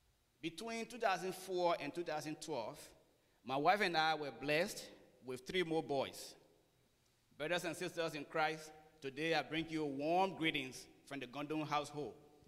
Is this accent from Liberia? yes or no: yes; Liberia; I was born and raised in Liberia, a nation founded in 1822